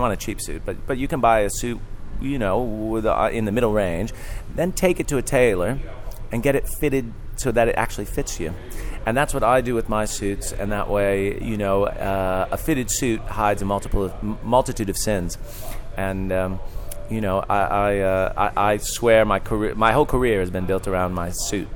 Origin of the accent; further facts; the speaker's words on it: United States; now in United Kingdom; No, I'm American, but I've been in the UK since 2000.